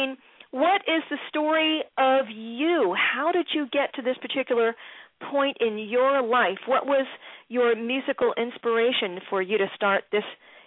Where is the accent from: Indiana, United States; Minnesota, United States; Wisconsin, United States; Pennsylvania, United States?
Pennsylvania, United States; Philadelphia; from Philadelphia, my hometown, and … my home girl.